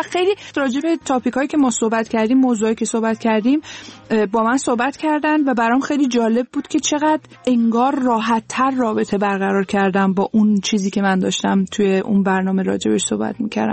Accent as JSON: {"language": "Persian", "town": "Tehran", "region": "Tehran Province", "country": "Iran", "tie": "born there", "said": "من تهران به دنیا اومدم. پدر مادرم هم تهران به دنیا اومدن، ولی بخش بزرگی از خانواده 75% آذری هستن."}